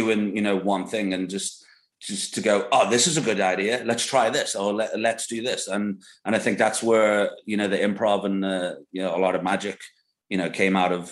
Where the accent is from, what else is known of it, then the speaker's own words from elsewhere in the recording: England, United Kingdom; so in like the late 80s, early 90s, growing up in England